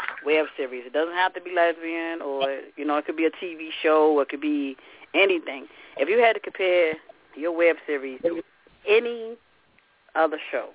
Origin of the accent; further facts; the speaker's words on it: Virginia, United States; You know, I'm from Virginia, so I'm happy it's in the DMV.